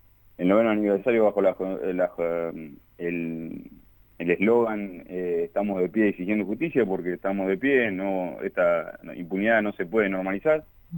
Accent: Arteaga, Mexico; Nosotros somos oriundos de Arteaga

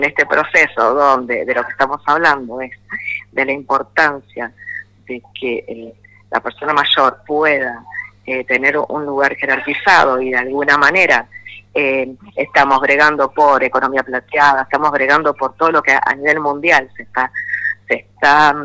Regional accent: Santa Fe, Argentina; y yo, que soy de Santa Fe.

